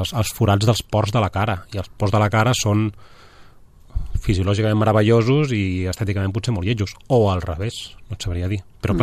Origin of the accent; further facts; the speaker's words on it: Ibiza, Balearic Islands, Spain; Soc d'Eivissa.